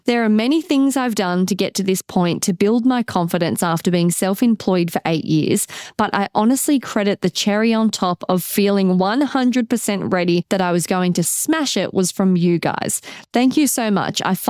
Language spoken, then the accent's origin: English; Canada; As a Canadian, obtaining a work holiday visa in Australia is fairly easy.